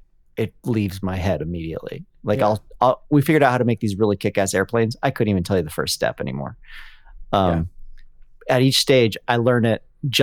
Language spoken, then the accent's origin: English; Colorado, United States; Because like people who know also that I grew up in Colorado